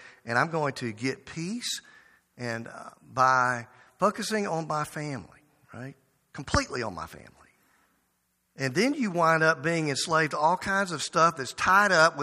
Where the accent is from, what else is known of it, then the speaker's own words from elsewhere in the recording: the South, United States; And I grew up in the South. I know about A&P grocery store.